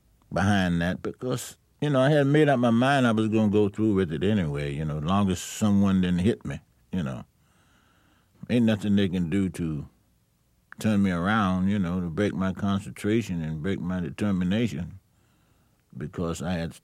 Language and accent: English; Charlotte, North Carolina, United States; Oh, I'm going to Charlotte, North Carolina, my hometown, to play next week.